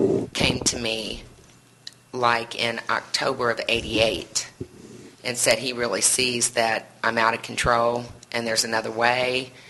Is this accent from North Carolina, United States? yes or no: no; Tell City, Indiana, United States; born there; I was born in Tell City, Indiana.